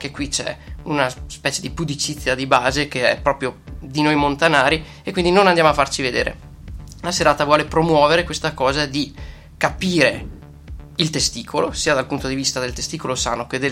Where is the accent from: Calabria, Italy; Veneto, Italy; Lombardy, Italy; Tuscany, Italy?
Veneto, Italy; Livinallongo; noi siamo montanari, io per primo che vengo da Livinallongo